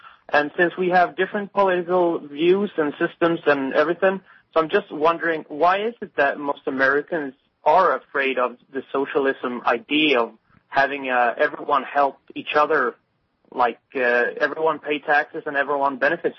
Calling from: Sweden; Hello, Rick. I'm calling from Sweden in Europe.

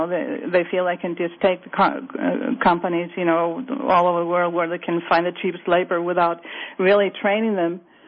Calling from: Reykjavik, Capital Region, Iceland; Hi, I'm calling from Reykjavik.

